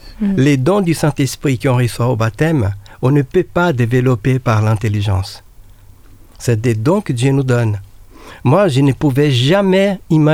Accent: Brazil; French is a second language; alors que je suis brésilien, un peu mystique, un peu spirituel

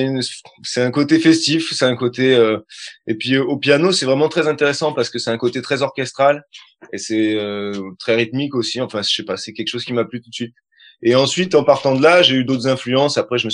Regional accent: Nouvelle-Aquitaine, France; Mais donc, d'origine, je suis de la Corrèze.

